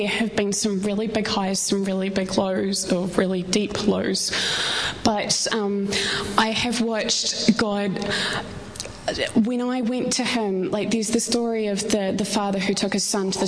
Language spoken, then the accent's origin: English; New Zealand; as a Kiwi who has no EU rights, no EU passport, no recourse to extra funds from the state at all